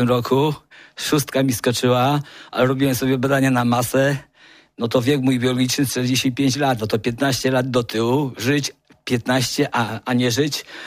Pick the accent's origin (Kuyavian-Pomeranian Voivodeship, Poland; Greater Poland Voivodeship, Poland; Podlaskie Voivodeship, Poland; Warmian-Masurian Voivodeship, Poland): Greater Poland Voivodeship, Poland; Buk; jestem biegaczem z Buku.